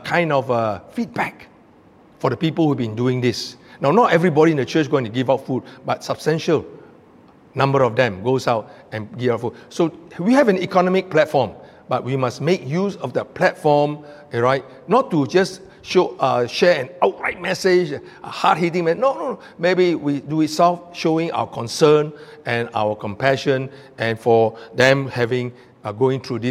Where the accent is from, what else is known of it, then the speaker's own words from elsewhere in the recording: Malaysia; I said, "Yeah, we are Chinese, but we are from Malaysia."